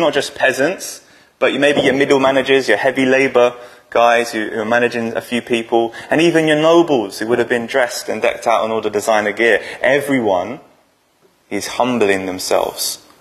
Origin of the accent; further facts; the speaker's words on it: London, United Kingdom; A bit like my hometown, London. Some of you listening and hearing my accent's a bit suspect. It's not an Oldham accent. It's because I'm from London, right?